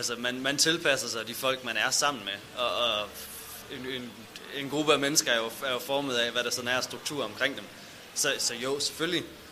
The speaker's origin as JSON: {"language": "Danish", "region": "West Jutland", "country": "Denmark", "said": "Altså, jeg er fra Vestjylland. Det ligger ikke mig naturligt at sætte mål på den måde."}